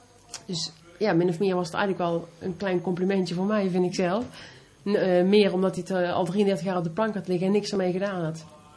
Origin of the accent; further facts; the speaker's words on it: Waalwijk, North Brabant, Netherlands; now in Tilburg, Netherlands; Ik woon in Tilburg. Ik kom uit Waalwijk.